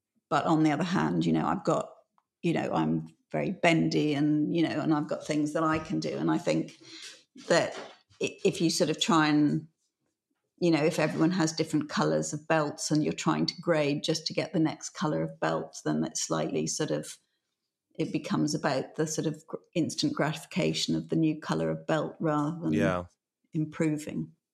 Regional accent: Yongchun, Fujian, China; we're from Yongchun.

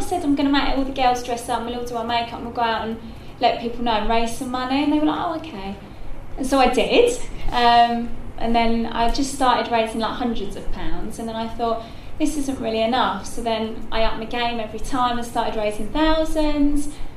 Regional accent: Luton, East of England, United Kingdom; accent: Luton; But after slating my Luton accent at the beginning of every write-up, I did well.

